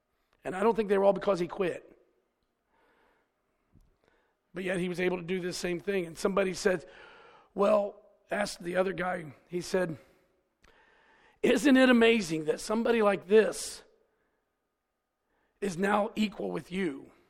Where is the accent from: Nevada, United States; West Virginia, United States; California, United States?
West Virginia, United States; Charleston; Well, you know, I really am a hillbilly. I'm from Charleston. That's where I was born.